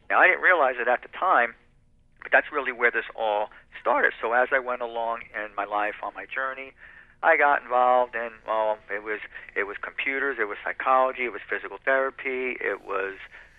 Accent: New Jersey, United States; also born or lived in New York / Florida; now in South Carolina, United States; I was born in New York. I moved out of there when I was a year and a half, lived mostly in New Jersey, and I lived for 9 years in Florida. Now I'm in South Carolina.

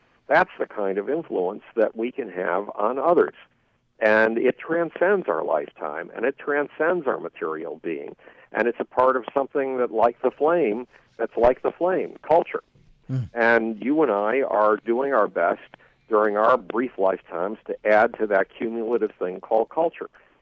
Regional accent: Buffalo, New York, United States; It took me 6 months to track down a copy of that book in Buffalo, New York, my hometown.

